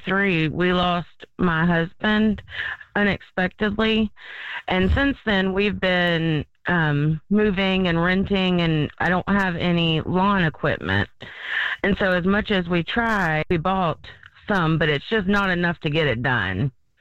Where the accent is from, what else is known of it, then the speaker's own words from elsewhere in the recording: Douglasville, Georgia, United States; from Douglasville. I've been here my whole life.